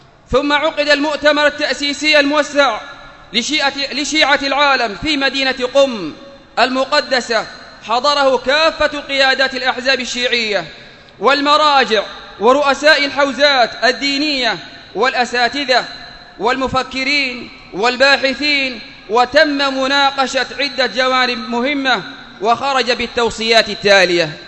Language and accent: Arabic; Yemen; عقيدة الرافضة الاثني عشرية الذي يمثلها عندنا في اليمن الحوثيون